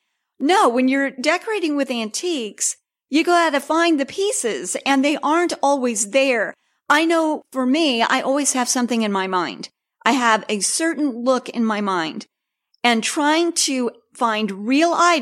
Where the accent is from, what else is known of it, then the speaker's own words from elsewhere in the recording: Kansas City, United States; I decided I'm going to work in Kansas City. That's my hometown.